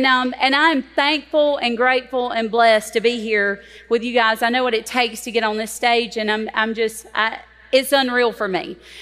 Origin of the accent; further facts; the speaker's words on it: South Carolina, United States; So I'm from South Carolina. I'm not from Texas. Everybody thinks I am.